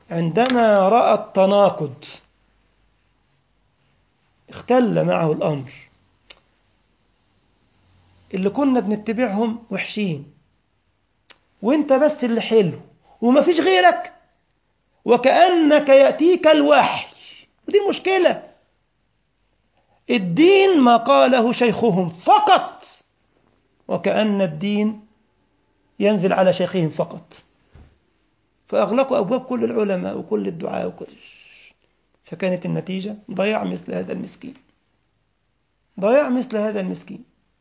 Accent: Egypt; كنت أدرس في مسجد من المساجد في بلدنا مصر

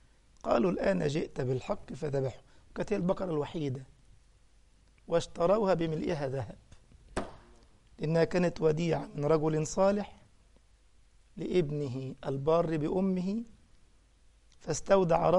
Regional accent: Egypt; كان بعض علماء الأزهر عندنا في مصر كان عنده روح الدعابة

